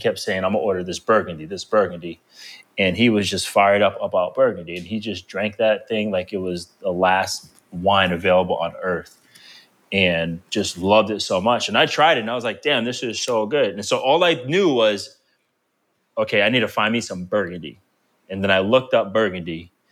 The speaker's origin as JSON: {"language": "English", "town": "Providence", "region": "Rhode Island", "country": "United States", "tie": "born or raised there", "said": "I grew up in Providence, Rhode Island."}